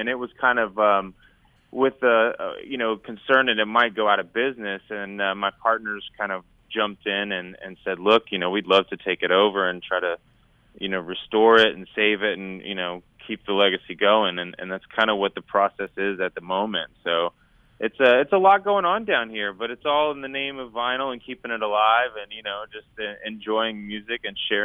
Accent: Dallas, Texas, United States; growing up in Dallas, I worked at record stores all throughout high school

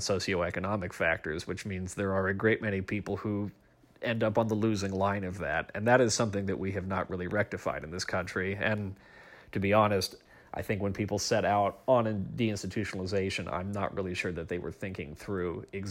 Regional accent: Oregon, United States; I'm thinking about my home state, Oregon.

